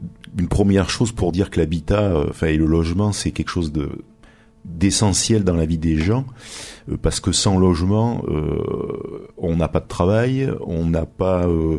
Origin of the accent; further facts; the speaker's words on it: Romans-sur-Isère, Auvergne-Rhône-Alpes, France; je suis également originaire de Romans. Donc, le Vercors, c'est un peu ma campagne. Et j'y ai une maison secondaire sur la commune de La Chapelle en Vercors.